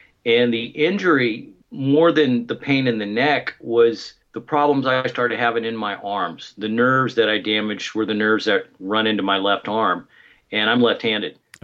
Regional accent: Orlando, Florida, United States; moved away; I'm originally from Orlando, Florida. We moved to California in 1974 for my father to attend chiropractic college.

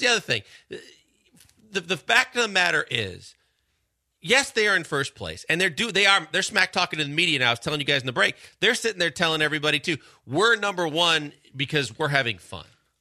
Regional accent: Midwest, United States; I grew up in the Midwest where it was butt-ass cold long enough.

